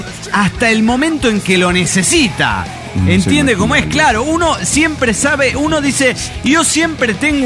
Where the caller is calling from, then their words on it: Chetumal, Quintana Roo, Mexico; de Chetumal, Quintana Roo.